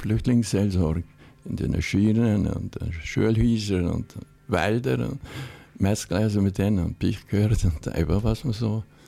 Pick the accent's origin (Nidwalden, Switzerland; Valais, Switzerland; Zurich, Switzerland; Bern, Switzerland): Valais, Switzerland; Grächen; born there; Ja, ich bin Grängier, also in Grängelsch geboren.